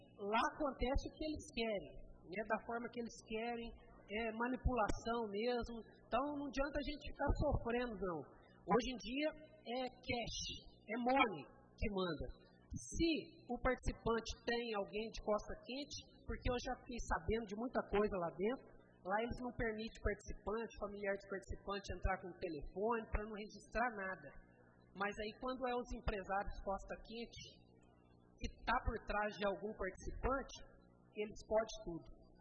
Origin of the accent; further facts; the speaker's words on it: Brazil; eu estou falando brasileiro, eu sou brasileiro, nós somos relaxados mesmo.